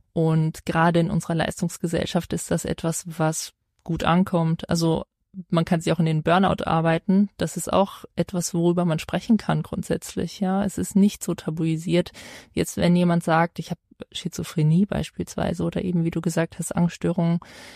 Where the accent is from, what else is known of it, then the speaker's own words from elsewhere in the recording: Germany; ich komme nur aus Deutschland